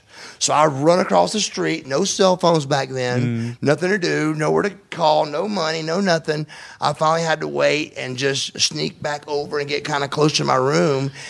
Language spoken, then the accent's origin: English; Marietta, Georgia, United States; We were a very rich family growing up in the Marietta area.